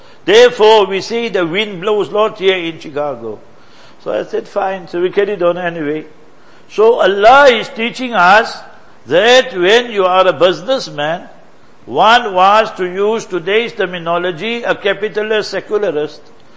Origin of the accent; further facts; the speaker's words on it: South Africa; So I said, I'm from South Africa.